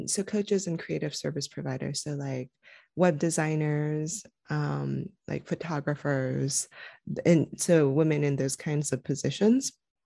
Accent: California, United States; But I grew up in California, and there's a large immigrant population in California.

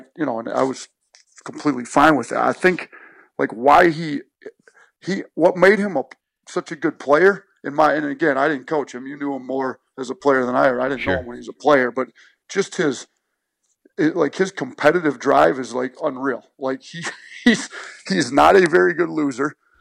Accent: Wisconsin, United States; Yeah, I think you hit it head on. I grew up in Wisconsin, so

